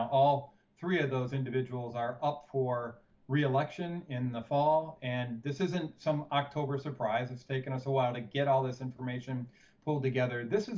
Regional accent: Michigan, United States; company is one of the top 10 Department of Homeland Security and Department of Defense contractors in my home state of Michigan.

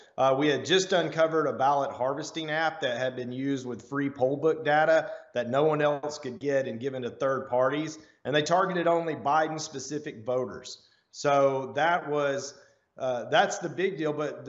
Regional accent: Arkansas, United States; I am an attorney from Arkansas.

